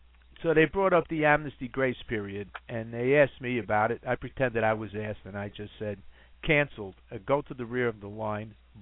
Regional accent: New York, United States; I grew up in Washington Heights, the drug capital of the world. It was a poor neighborhood.

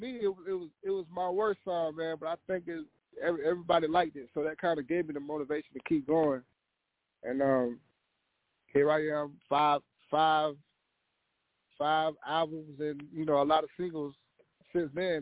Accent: the Carolinas, United States; Because, you know, where I'm from, man, my small town is like, it's a lot of love and it's a lot of hate.

